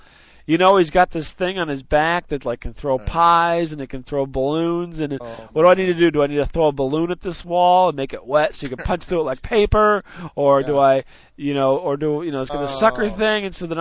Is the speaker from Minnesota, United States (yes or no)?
no; Decatur, Illinois, United States; I'm from Decatur, and, you know, the Bears are from Decatur originally.